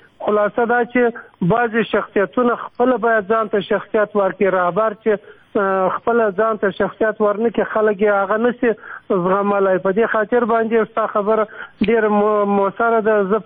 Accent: Helmand, Afghanistan; زه خپلم د هلمند یم

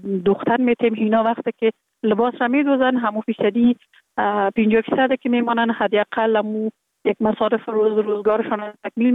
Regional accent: Kabul, Afghanistan; born there; که به خلاص شفرمون با خود پیوند دادیم، در کابل زندگی میکنم. در کابل متولد شدیم در سال 1363 در یک خانه واده روشن فکر، خانواده که از جمله خانواده های اهل معارف کشور بودن متولد شدیم

